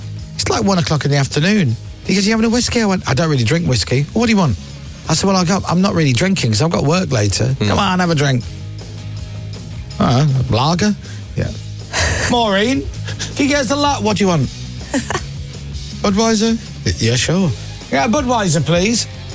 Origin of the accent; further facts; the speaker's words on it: Leeds, Yorkshire and the Humber, United Kingdom; moved away as an adult; also born or lived in Luxembourg; I was raised in Leeds.